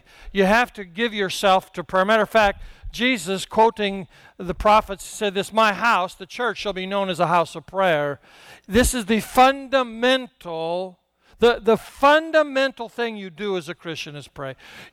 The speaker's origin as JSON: {"language": "English", "region": "Rocky Mountains", "country": "United States", "said": "I'm from the Rocky Mountains. I moved to Virginia, and I asked somebody if there's any place I could go hiking."}